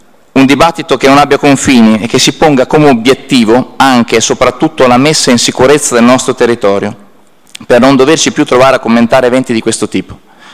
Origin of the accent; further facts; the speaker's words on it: Cervia, Emilia-Romagna, Italy; il nostro volto migliore, da cervesi e da romagnoli